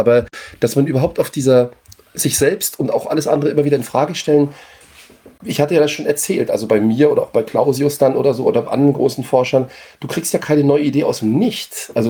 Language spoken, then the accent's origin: German; Berlin, Germany; Also ich komme ja aus Ostberlin